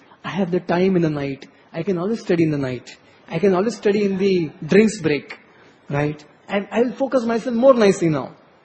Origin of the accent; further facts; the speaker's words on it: India; I'm a patriotic, I'm an Indian, I'm a very, very loyal citizen of this nation.